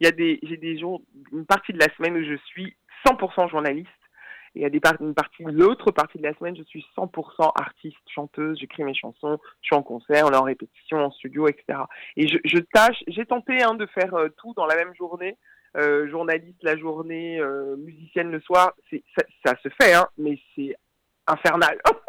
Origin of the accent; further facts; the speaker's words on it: French Antilles, France; pour une femme comme moi, pour une femme des Antilles, donc de la périphérie. Quand on est français et que vous êtes antillais, on ne vous considère pas tout à fait comme français.